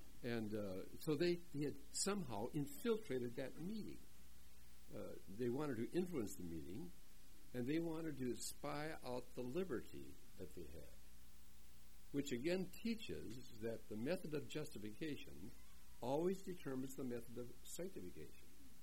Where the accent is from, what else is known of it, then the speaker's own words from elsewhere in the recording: Hinckley, Minnesota, United States; I grew up in Hinckley, Minnesota, where the men are men and pansies are flowers. The women are slightly above average. That's where I grew up.